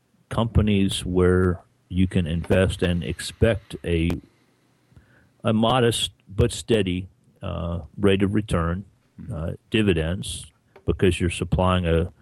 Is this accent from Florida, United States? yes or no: yes; Florida, United States; Yeah, but I grew up in Florida.